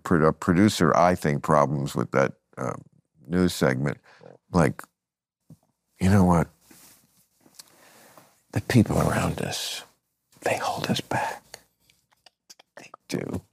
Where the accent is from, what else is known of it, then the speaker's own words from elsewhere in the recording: New York, United States; It's my roots, you know. I grew up outside New York, but it's rough on me.